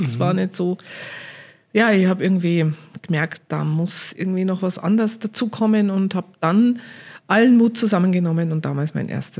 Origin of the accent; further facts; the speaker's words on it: Bavaria, Germany; ich bin ja am Land aufgewachsen in Niederbayern